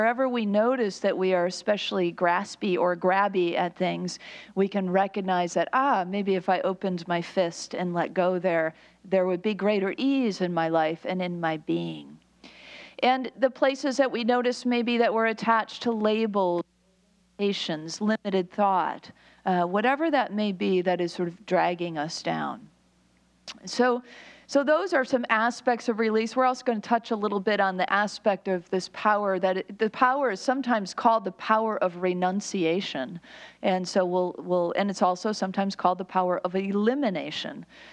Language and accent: English; Chicago, Illinois, United States; my hometown of Chicago